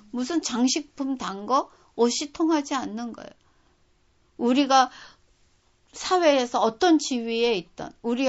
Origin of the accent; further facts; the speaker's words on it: South Korea; now in United States; 우리가 지금 미국에서 살면은 우린 여전히 한국 사람이라고 얘기를 해요. 그래도 우리 국적이 미국입니다.